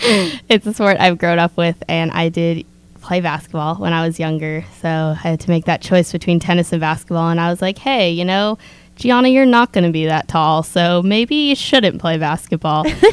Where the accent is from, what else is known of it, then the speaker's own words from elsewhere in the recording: Los Angeles, California, United States; I'm from Los Angeles, California.